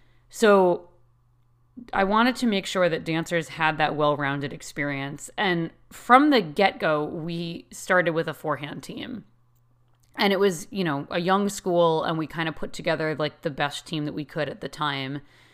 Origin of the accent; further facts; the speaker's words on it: New England, United States; And growing up in New England, I've been surrounded by amazing world-class teams my entire life.